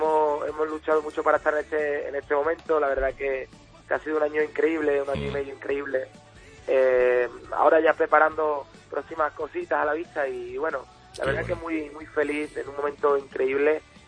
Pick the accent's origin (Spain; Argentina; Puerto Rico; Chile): Spain; Andalusia; el sentirse orgulloso, ¿no? De ser andaluz, sentirse orgulloso de nuestras raíces, de nuestra creencia